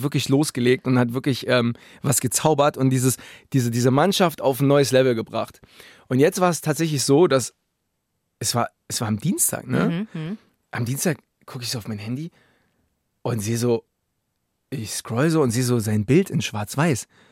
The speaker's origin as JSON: {"language": "German", "region": "Berlin", "country": "Germany", "said": "vor allem in Berlin, mhm. wo ich herkomme"}